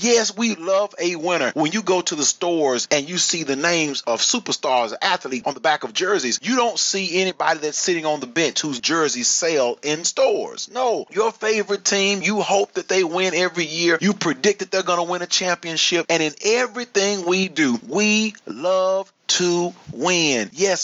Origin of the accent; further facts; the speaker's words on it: Texas, United States; when I was a kid growing up in Texas